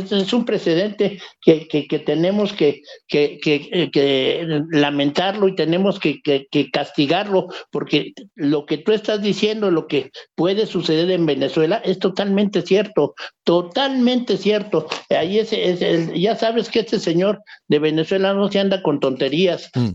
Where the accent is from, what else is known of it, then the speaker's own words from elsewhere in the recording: Mexico; soy mexicano y sí me siento afectado por la invasión de mi embajada.